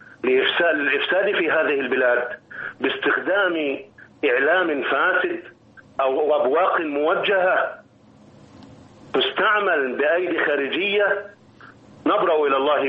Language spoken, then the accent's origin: Arabic; Egypt